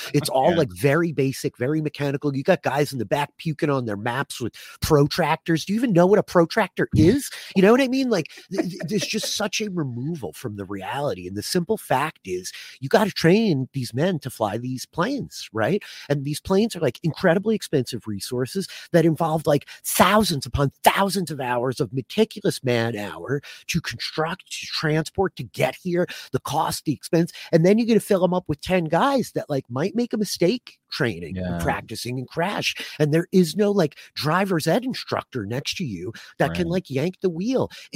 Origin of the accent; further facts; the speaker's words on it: New York, United States; I'm from New York, Ariel.